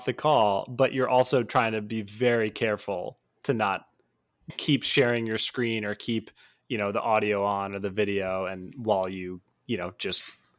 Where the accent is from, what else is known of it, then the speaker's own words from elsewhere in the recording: Connecticut, United States; back home, my hometown in Connecticut. There's a train that goes into the city